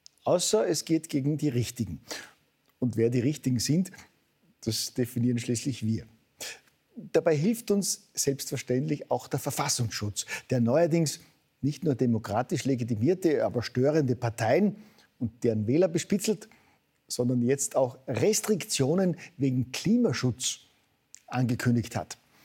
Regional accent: Austria; da fühlt man sich als Österreicher doch gleich viel sicherer

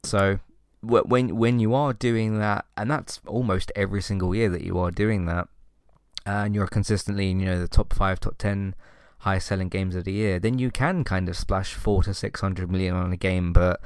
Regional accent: United Kingdom; obviously I'm British and that, and one of the things that gets associated with us is a good old, you know, good old fish and chips

